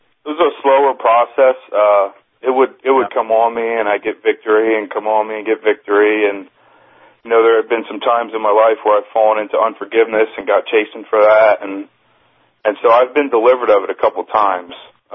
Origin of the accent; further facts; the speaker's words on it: New Jersey, United States; I'm from New Jersey.